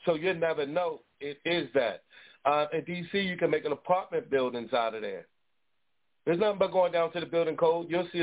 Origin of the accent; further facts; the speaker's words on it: Baltimore, Maryland, United States; now in Miami, United States; I'm from Baltimore. From Baltimore. I live in Miami, Florida right now.